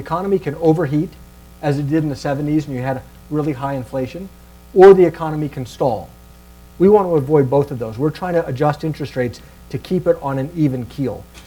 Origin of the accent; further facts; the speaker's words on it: Ohio, United States; So first of all, I was born and raised in Ohio. I went to school in Illinois.